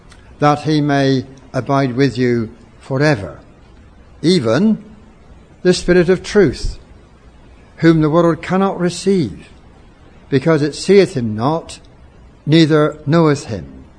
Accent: England, United Kingdom; now in Wales; So I simply say I'm an Englishman lately gone to Wales.

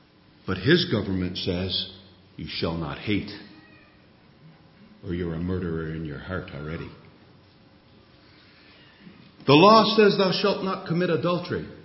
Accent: United States; now in Canada; I grew up in the United States. Spent most of my life in Canada, so I'm almost a Canadian.

